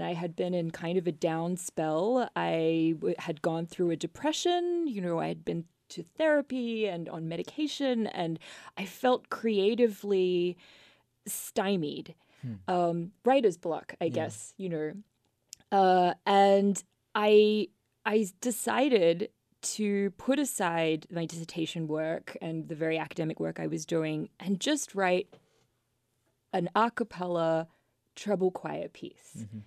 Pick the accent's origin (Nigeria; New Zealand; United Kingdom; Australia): Australia; moved away as an adult; now in United States; As you can probably hear, I am not a native Philadelphian from my accent. I grew up in Australia. And I came to America when I was 23